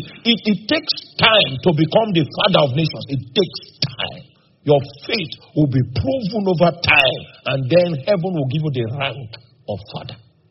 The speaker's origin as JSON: {"language": "English", "town": "Makurdi", "region": "Benue", "country": "Nigeria", "tie": "born or raised there", "said": "And I was born in Makurdi. I grew up here, so I know this town back to back."}